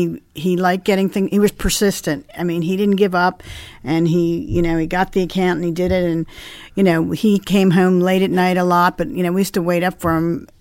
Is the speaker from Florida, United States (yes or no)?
no; Villanova, Pennsylvania, United States; also born or lived in Bryn Mawr; I grew up in Villanova. I was born in Bryn Mawr.